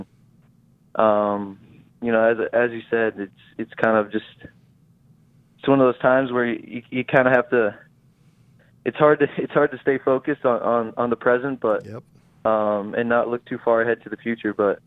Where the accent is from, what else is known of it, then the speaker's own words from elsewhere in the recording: Chandler, Arizona, United States; born there; being as I was born in Chandler